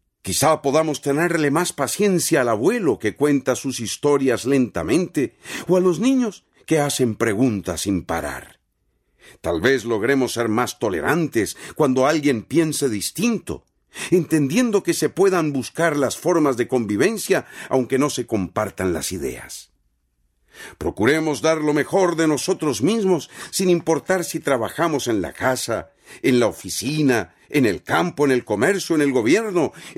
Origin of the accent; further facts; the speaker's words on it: Costa Rica; Como costarricenses compartimos sueños e ideales que nos permiten asociarnos tras una visión del país que queremos.